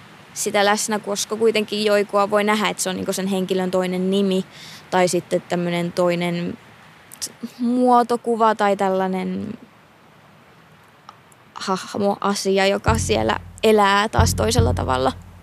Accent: Utsjoki, Lapland, Finland; now in Helsinki, Finland; Mä oon kotoisin Utsjoelta ja siellä ylöskasvanut ja vastikään muuttanut Helsinkiin vajaa 3 vuotta sitten opintojen perässä.

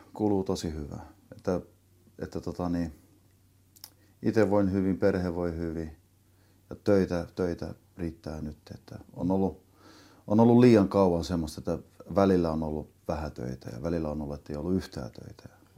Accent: Märsta, Stockholm County, Sweden; Sitten siellä Märstässä, missä mä olen syntynyt ja kasvanut

